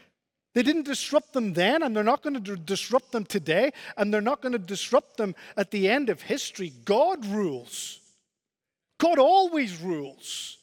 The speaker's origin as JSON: {"language": "English", "country": "Spain", "tie": "born or raised there", "said": "You know, I grew up in Spain, you know that, and where I grew up in Spain, the ants were were harmless."}